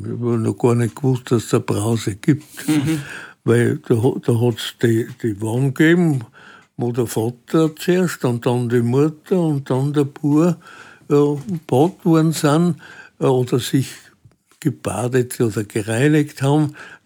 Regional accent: Trentino-Alto Adige, Italy; moved away; Und dann bin ich in Südtirol aufgewachsen.

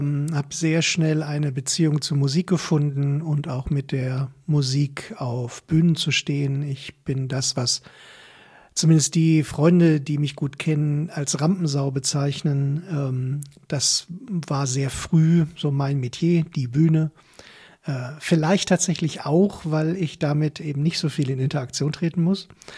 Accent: North Rhine-Westphalia, Germany; born there; moved away; Ich bin geboren im Sauerland, habe dort aber nicht sehr viele Jahre verbracht.

